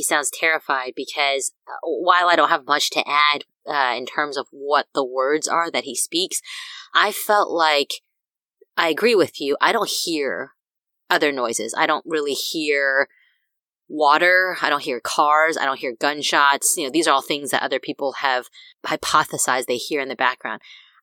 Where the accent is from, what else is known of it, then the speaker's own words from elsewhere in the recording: Texas, United States; And so growing up in Texas, if you know anything about Texas roads, there is a lot of nothing in between towns.